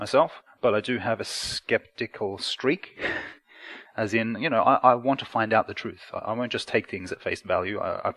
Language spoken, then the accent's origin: English; Australia; now in United Kingdom; I am an Aussie missionary here in the UK.